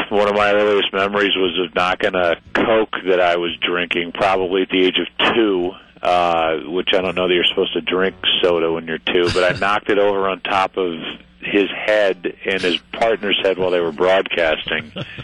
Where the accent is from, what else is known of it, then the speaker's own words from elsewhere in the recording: St. Louis, Missouri, United States; St. Louis is, you know, this is my hometown.